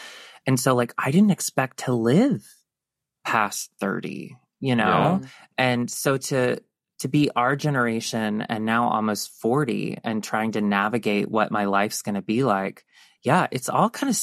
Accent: the South, United States; for our generation and growing up in the South

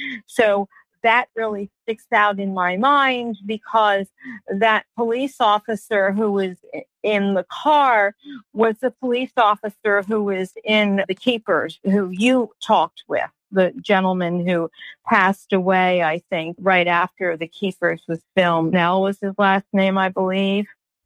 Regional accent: New York, United States; I had never seen big grasshoppers because I came from New York, and they used to chase me with grasshoppers.

